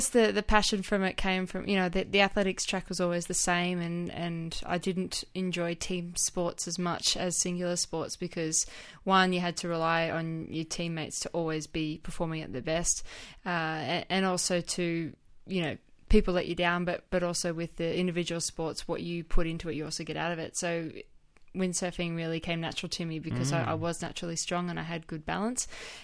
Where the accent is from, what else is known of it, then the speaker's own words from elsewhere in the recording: Port Macquarie, New South Wales, Australia; Well, I grew up in Port Macquarie